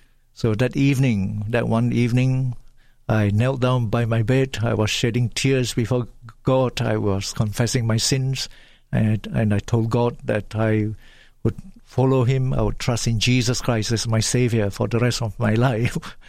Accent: Malaysia; growing up in Malaysia, we also get exposed to the Indians and the Hinduism.

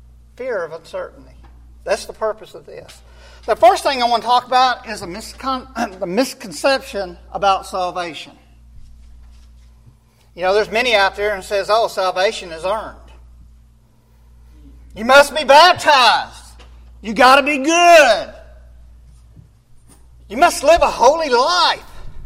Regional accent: Arkansas, United States; Now, we're from Arkansas.

